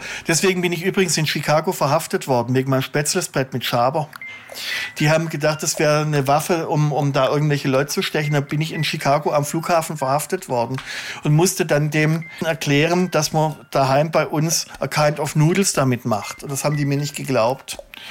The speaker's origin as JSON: {"language": "German", "region": "Baden-Württemberg", "country": "Germany", "said": "ich habe es als Schwabe geschafft"}